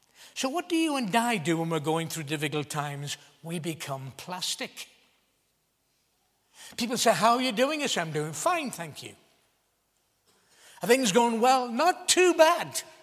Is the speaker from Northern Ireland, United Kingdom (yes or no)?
yes; Ballymoney, Northern Ireland, United Kingdom; I come from Ballymoney, the wild north.